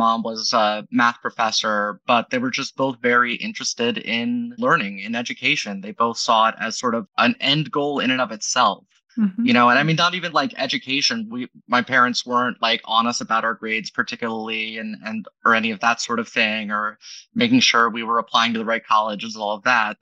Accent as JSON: {"language": "English", "town": "Dayton", "region": "Ohio", "country": "United States", "said": "Well, I'm from Dayton."}